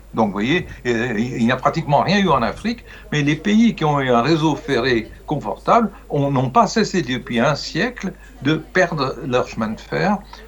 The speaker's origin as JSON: {"language": "French", "region": "Bourgogne-Franche-Comté", "country": "France", "tie": "born or raised there", "said": "Moi, je l'ai fait quand j'étais gamin dans la Franche-Comté pour aller au lycée."}